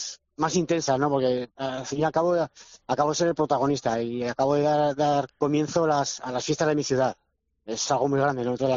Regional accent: Tarazona, Aragon, Spain; Bueno, tengo 51 años y soy de aquí, de Tarazona, con todo el orgullo.

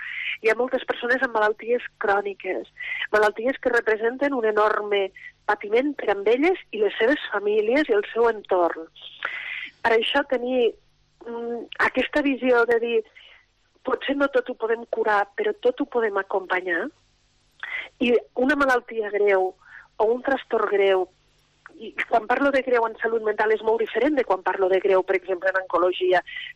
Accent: Lleida, Catalonia, Spain; I com a lleidatana, per mi és un orgull poder-ho fer aquest any.

